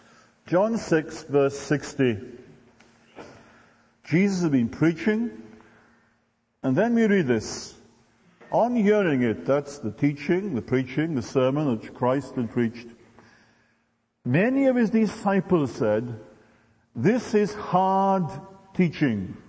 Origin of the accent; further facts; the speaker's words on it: Wales, United Kingdom; I am not English. Wales is not part of England. It's a separate nation.